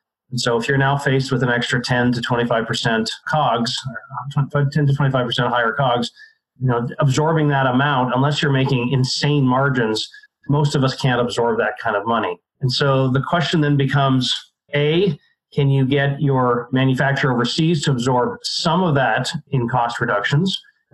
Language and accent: English; Canada; So just to be clear, I'm Canadian. I don't vote in the United States.